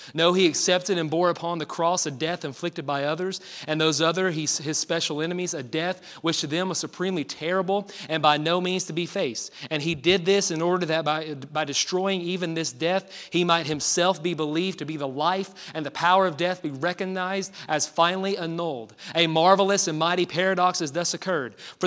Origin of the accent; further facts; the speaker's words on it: Tennessee, United States; I'm going to butcher this name because I'm from East Tennessee and not from the 3rd century Greece